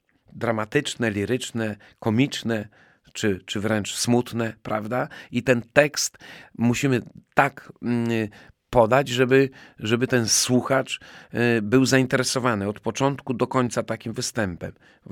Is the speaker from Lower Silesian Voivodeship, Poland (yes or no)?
no; Łomża, Podlaskie Voivodeship, Poland; Łomżanin albo Łomżyniak, może w ten sposób, jako Łomżyniak, proszę Państwa, z urodzenia, z wykształcenia, podstawową szkołę średnią tu realizowałem.